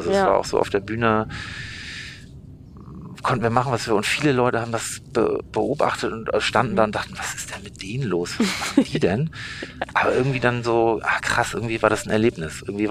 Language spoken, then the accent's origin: German; Hamburg, Germany; irgendwie kommen wir aus Hamburg und sind irgendwelche Typen, die damit gar nichts zu tun haben